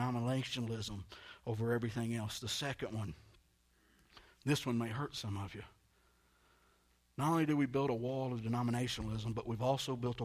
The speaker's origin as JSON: {"language": "English", "region": "the South", "country": "United States", "tie": "born or raised there", "said": "I grew up in the South. We didn't have them. We didn't see them."}